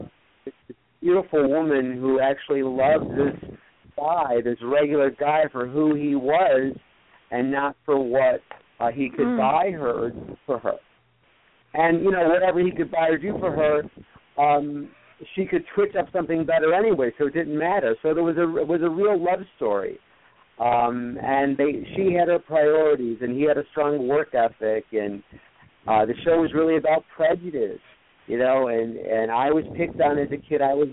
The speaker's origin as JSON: {"language": "English", "town": "Rochester", "region": "New York", "country": "United States", "tie": "born or raised there", "said": "Well, I grew up in Rochester in the inner city, and it was tough for me."}